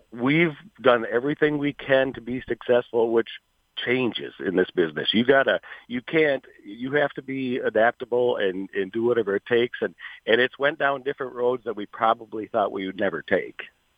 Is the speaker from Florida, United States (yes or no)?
no; Wisconsin, United States; Well, I grew up in Wisconsin, and everybody thinks that is dairyland and the cheese state